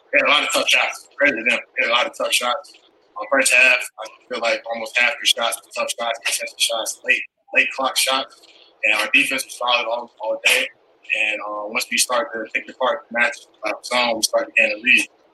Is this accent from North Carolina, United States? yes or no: yes; North Carolina, United States; As you know, I'm from North Carolina, going home.